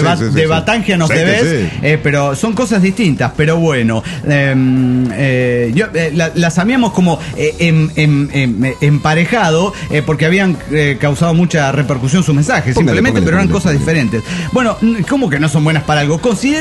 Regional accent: Mexico City, Mexico; del Distrito Federal Mexicano.

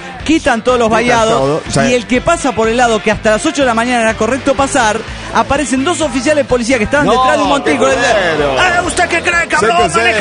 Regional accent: Toluca, State of Mexico, Mexico; de Toluca, México.

